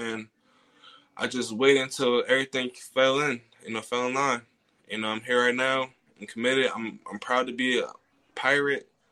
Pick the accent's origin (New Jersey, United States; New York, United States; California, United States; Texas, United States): New Jersey, United States; Pleasantville